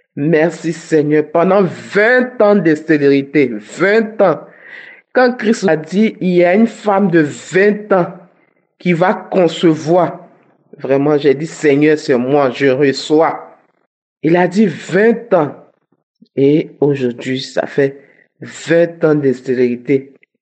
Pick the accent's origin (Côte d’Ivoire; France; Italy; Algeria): Côte d’Ivoire; Je suis une Ivoirienne.